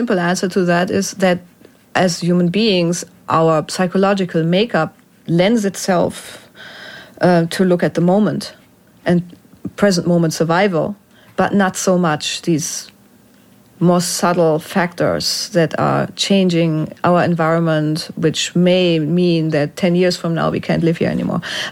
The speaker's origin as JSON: {"language": "English", "country": "Germany", "tie": "born or raised there", "said": "Well, when I grew up in Germany, we were all freaked out because of nuclear threat."}